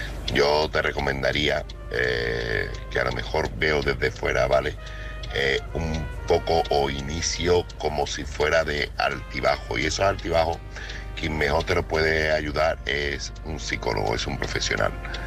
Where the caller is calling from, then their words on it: Seville, Andalusia, Spain; de Sevilla, o corresponsal de Sevilla.